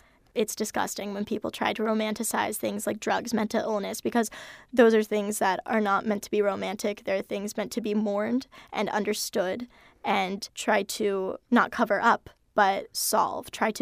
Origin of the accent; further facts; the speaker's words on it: Warren, Ohio, United States; which isn't too far from my hometown of Warren.